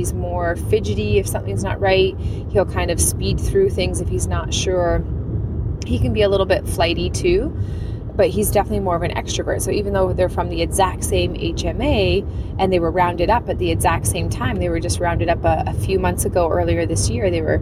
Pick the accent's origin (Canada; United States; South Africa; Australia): Canada; especially being Canadian